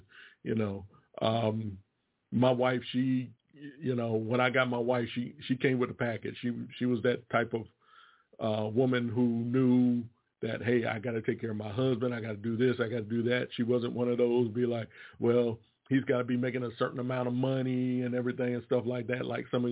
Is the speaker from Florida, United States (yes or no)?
no; Washington, D.C., United States; moved away as an adult; also born or lived in Roanoke, Virginia; now in Durham, United States; I was born in Roanoke, Virginia. Grew up in the Washington, D.C. metropolitan area and decided to move down here. And I've been down here since 1988. You know, I was 19 years old when I first started living down here